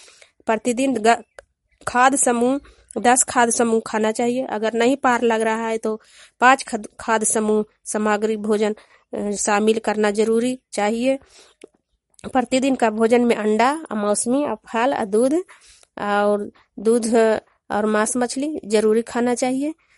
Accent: Hanganpura, Bihar, India; ग्राम हंगनपुरा, पंचायत बड़ारा, प्रखंड नूरसराय, महिला लांदा जिला की निवासी हूँ।

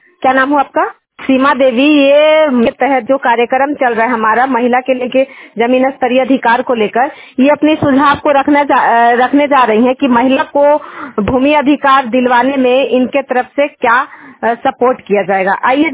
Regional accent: Nardiganj, Bihar, India; मैं नारदीगंज नवादा से बिलोंग करती हूँ और अभी मैं मसौढ़ा गांव आई हुई हूँ।

